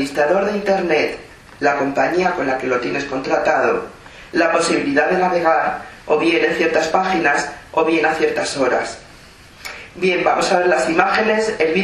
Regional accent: Spain; born there; Yo nací en España

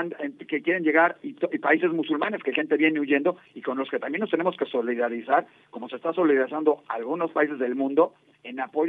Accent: Mexico; que somos parte de ellos como todos los mexicanos.

